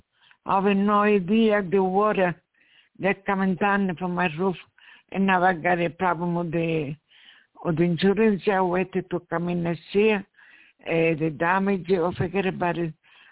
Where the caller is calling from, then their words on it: New York, United States; English is a second language; Yeah, I call it from New York.